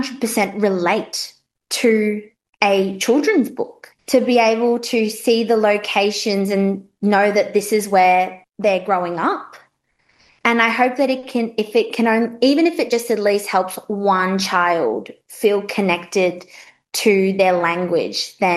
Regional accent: Nauru; now in Australia; Growing up in Nauru

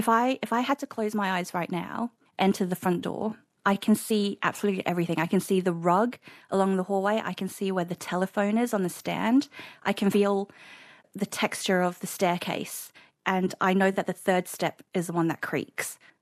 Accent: Royal Tunbridge Wells, South East England, United Kingdom; So I try very hard to always say I'm from Royal Tunbridge Wells.

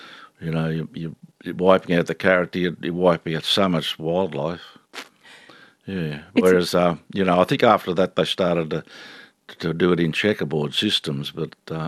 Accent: Quambatook, Victoria, Australia; It was just a natural way for me as I was brought up in Quambatook, you know.

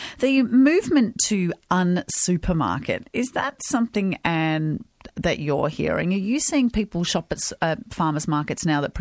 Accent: Mowi, Victoria, Australia; Like, man, I grew up all around that area, but yeah, beautiful. I grew up in Mowi. Mowi was called after a swamp.

